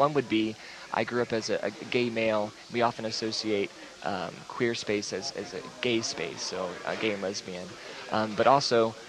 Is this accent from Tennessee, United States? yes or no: no; Colorado, United States; also born or lived in Texas; growing up in Colorado and Texas, growing up as a queer country boy in Colorado and Texas